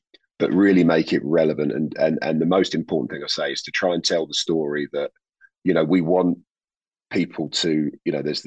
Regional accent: England, United Kingdom; now in United States; it's kind of funny being an English guy and saying it, but you know, I'm really proud to be doing it in the US.

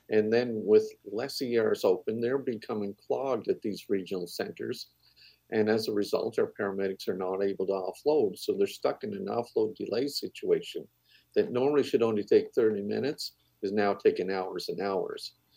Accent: Nova Scotia, Canada; I'm from Cape Breton

